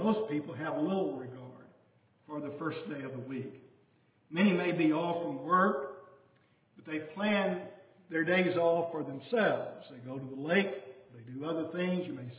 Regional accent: Alabama, United States; In the community that I grew up in Southwest Alabama, and that was 60 years ago, it seemed that most people had regard for the first day of the week.

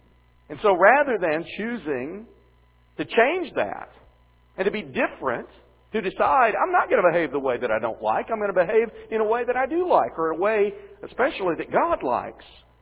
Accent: Springfield, Missouri, United States; we don't have the rivers and streams and trees and hills that I grew up with in Springfield, Missouri.

